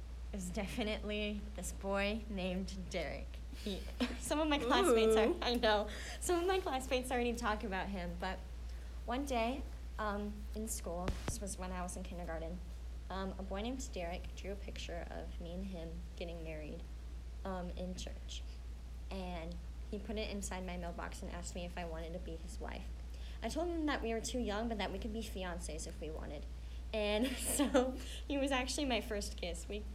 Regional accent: Orlando, Florida, United States; born there; I was born in Orlando, Orange County, in Florida.

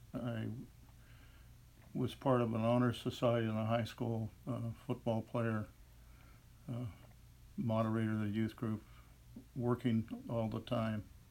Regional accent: Westchester, California, United States; I grew up in Westchester, California, adjacent to LA International Airport. I'm the eldest of three sons. Parents grew up in a small town in Indiana of 300 people. So I was raised by Hoosiers in Southern California

